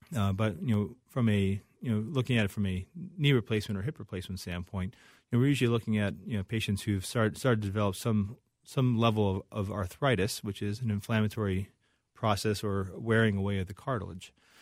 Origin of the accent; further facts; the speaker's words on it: Chicago, Illinois, United States; also born or lived in Cambridge, United States; So from Chicago originally.